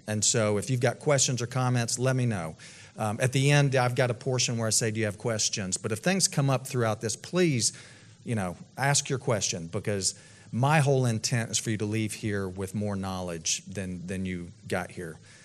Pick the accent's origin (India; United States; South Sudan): United States; Tennessee; Because I was raised essentially in Tennessee. I went to the University of Tennessee. Moved here.